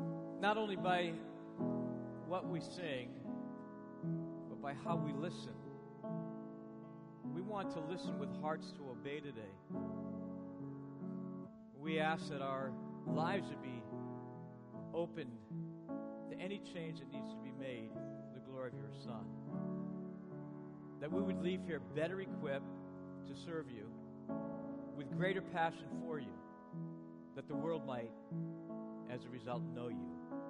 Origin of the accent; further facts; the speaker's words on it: New England, United States; I come from New England